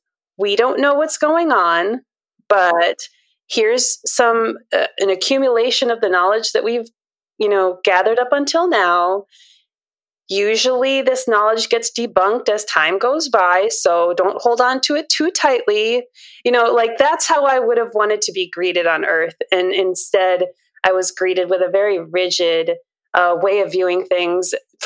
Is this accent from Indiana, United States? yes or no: no; Minnesota, United States; born there; I'm 38. And so I was born in Minnesota at the age of being born.